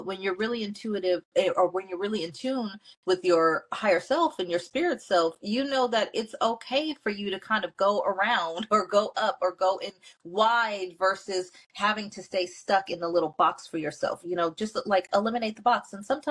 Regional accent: California, United States; We're both from California. So that's a huge hint. You may not know what it means just yet, but we are both from California. I'm a Southern California girl.

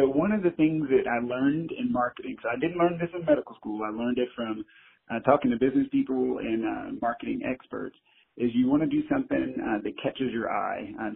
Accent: Lufkin, Texas, United States; So my background, so I'm from Deep East Texas, a small town called Lufkin, Texas. Born and raised there, grew up, I'm the baby of five kids, and single-parent household.

